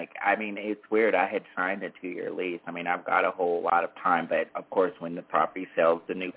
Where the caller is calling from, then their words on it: California, United States; I'm in California.